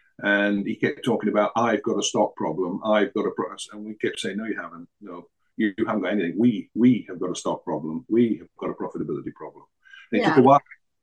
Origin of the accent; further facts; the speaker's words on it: Yorkshire and the Humber, United Kingdom; because I'm a Yorkshireman and, you know, we don't like that.